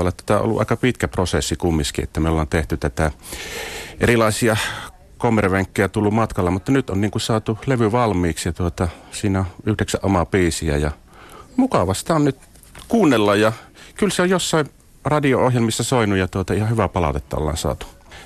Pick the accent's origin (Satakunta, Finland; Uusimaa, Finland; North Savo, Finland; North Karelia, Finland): North Savo, Finland; Meillä Savossa kyllä on paljon blues-osaajia, ammattilaisia ja sitten harrastajia myös